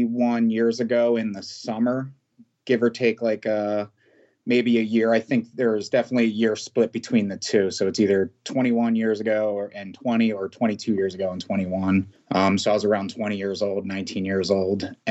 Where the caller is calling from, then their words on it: Doylestown, Pennsylvania, United States; Correct. Bucks County, Pennsylvania, Doylestown area.